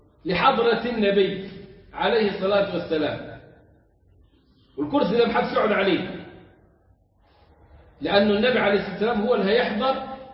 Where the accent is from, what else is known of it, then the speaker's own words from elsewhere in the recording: Egypt; تسمع في ألفاظ العوام والمشايخ والدراويش عندنا في مصر